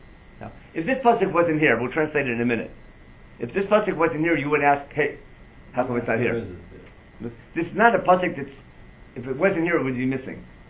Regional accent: Akron, Ohio, United States; I grew up in Akron, Ohio, and went to public school

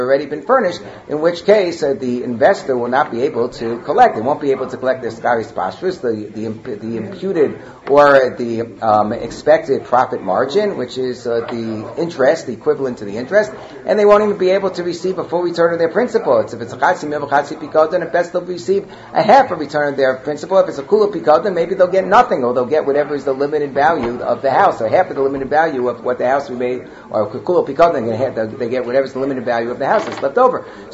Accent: Monsey, New York, United States; Muncie, New York, I mean, come on, I grew up in Muncie.

